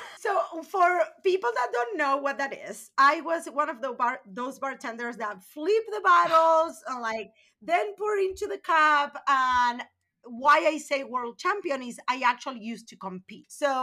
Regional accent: Buenos Aires, Argentina; now in Las Vegas, United States; I'm from a very small town in Argentina. I mean, I'm from Buenos Aires, but I'm from the suburbs.

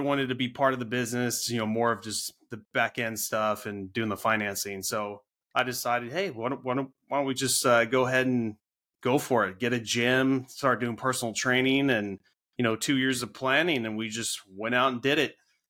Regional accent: California, United States; also born or lived in Orange County / San Diego; and raised here in Central California, later moved down to Orange County in San Diego. But, you know, I grew up in Central California.

